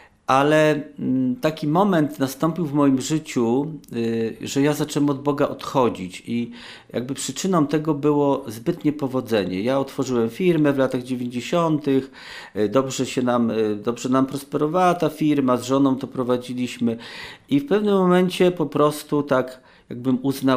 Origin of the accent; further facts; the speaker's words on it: Pabianice, Łódź Voivodeship, Poland; jestem z Pabianic